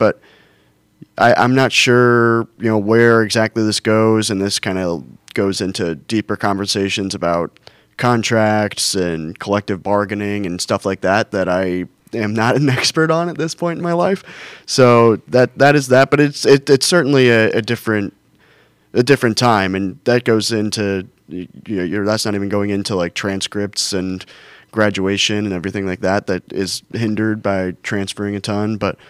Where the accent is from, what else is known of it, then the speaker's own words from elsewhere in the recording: St. Louis, Missouri, United States; I'm a St. Louis sports fan. I'm from St. Louis.